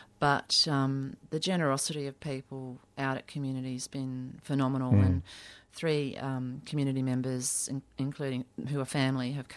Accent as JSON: {"language": "English", "town": "Perth", "region": "Western Australia", "country": "Australia", "tie": "born there", "said": "I was born in Perth."}